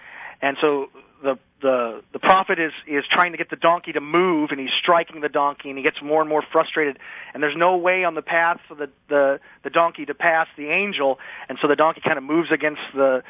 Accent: Louisiana, United States; I'm from South Louisiana.

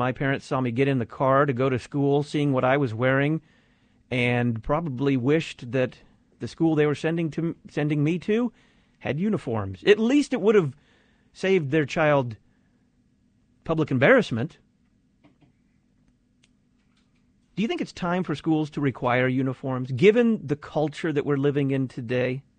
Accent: Dallas, Texas, United States; I remember when I was growing up in Dallas, Texas, the only schools that had uniforms were the Catholic schools.

